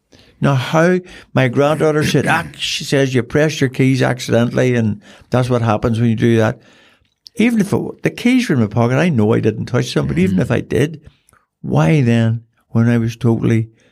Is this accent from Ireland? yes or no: yes; Cork, Munster, Ireland; I'm from Cork originally.